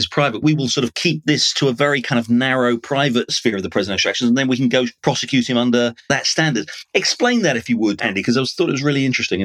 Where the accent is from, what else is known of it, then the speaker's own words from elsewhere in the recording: England, United Kingdom; moved away as an adult; now in United States; though I've lived here for 30 years, I come from England where judges aren't elected and prosecutors aren't elected.